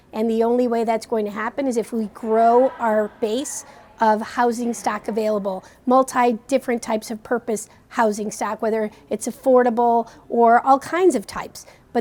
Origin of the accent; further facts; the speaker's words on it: Chicago, Illinois, United States; Yes, I'm from Chicago. We're a city of builders.